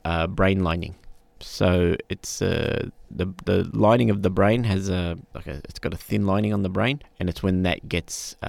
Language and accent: English; Australia; being born and raised in Australia, we don't have the same